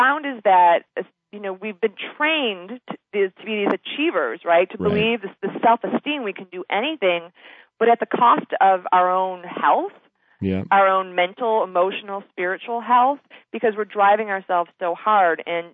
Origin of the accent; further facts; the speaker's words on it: Chicago, Illinois, United States; born there; now in San Francisco, United States; Well, I was misplaced and born in Chicago.